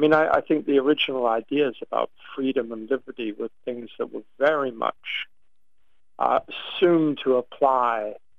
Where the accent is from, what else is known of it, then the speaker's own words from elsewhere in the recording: England, United Kingdom; I mean, I'm English.